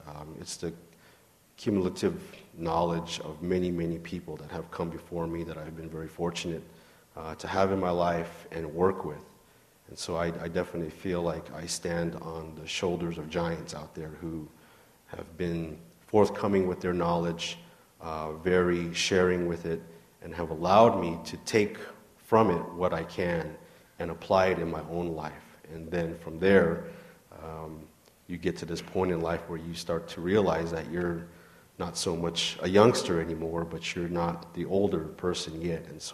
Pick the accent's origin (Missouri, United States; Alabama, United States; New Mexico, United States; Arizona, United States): Arizona, United States; Flagstaff; I spent part of my youth there, but also partly growing up in Flagstaff, Arizona.